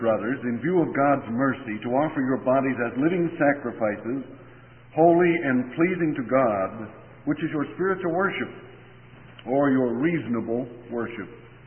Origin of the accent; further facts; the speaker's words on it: Pittsburgh, Pennsylvania, United States; When I was a boy growing up around Pittsburgh, Pennsylvania, we had a whole system of streetcars.